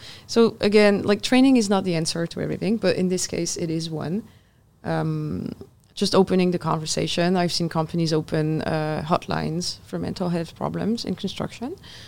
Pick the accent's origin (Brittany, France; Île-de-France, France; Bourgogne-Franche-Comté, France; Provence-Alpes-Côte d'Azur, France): Brittany, France; English is a second language; I'm from Brittany. Usually Canadians know my hometown because it was Jacques Cartier's hometown.